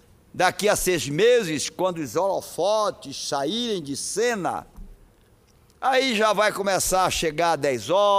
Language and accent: Portuguese; Pará, Brazil; Eu vejo muito no Marajó, nasci lá, me criei lá, conheço.